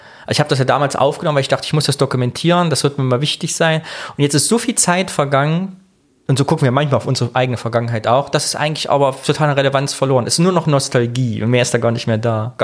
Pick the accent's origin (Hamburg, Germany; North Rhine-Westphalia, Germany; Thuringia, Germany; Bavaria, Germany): Thuringia, Germany; moved away as an adult; ich komme eigentlich aus Thüringen. Und dann sagt man, ich bin aber schon vor Jahren hergezogen. Und ich sage immer, ich bin vor über 20 Jahren hergezogen.